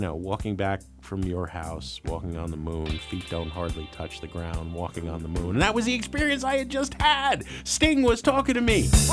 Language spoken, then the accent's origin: English; Jersey City, New Jersey, United States; I grew up in Jersey City, New Jersey, and I had a crush on this girl.